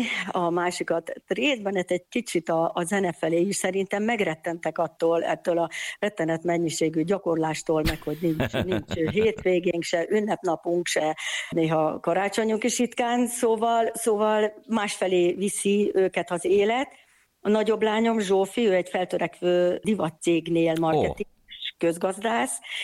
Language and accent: Hungarian; Öskü, Veszprém County, Hungary; now in Nagykovácsi, Hungary; Öskün születtem, illetve a Várpalotán születtem. Ez egy kis falu a Bakony lábánál. Igen, én ott nőttem fel, és nagyon-nagyon-nagyon szeretem ezt a falut. Édesanyám most is ott él, nagyon sűrűn járunk haza. Igen, tehát igen, oda jártam iskolába, oda jártam zeneiskolába.